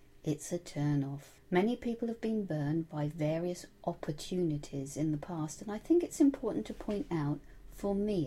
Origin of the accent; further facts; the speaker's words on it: England, United Kingdom; Perhaps it's because I'm from England